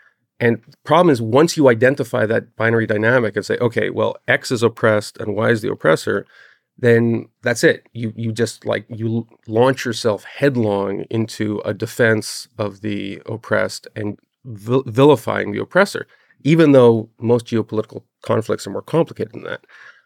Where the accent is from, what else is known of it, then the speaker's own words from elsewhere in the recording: Montreal, Quebec, Canada; And I saw this in Montreal, because I grew up in Montreal.